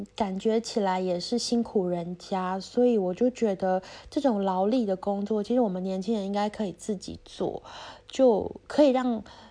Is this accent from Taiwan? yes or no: yes; Taiwan; moved away as an adult; now in Europe; 我是台湾人，所以我们一直以来都是用很简单的语言在请管理人来传话